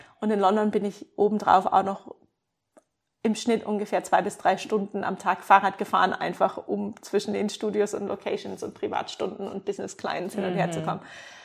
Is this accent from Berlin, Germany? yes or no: yes; Berlin, Germany; moved away; also born or lived in Canada; als ich Berlin verlassen habe, quasi meine Heimat, wo ich groß geworden bin